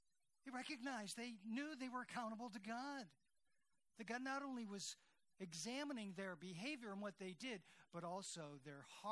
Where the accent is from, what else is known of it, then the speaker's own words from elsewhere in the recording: Akron, Ohio, United States; When I was growing up in Akron, well, you know how long ago that was now, right? Late 50s, 60s mainly